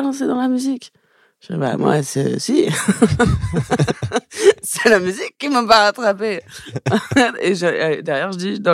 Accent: Élancourt, Île-de-France, France; Moi, je viens d'Elancourt, Morpa. C'est juste à côté.

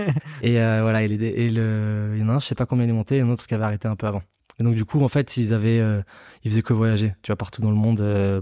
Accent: Nice, Provence-Alpes-Côte d'Azur, France; je viens de Nice.

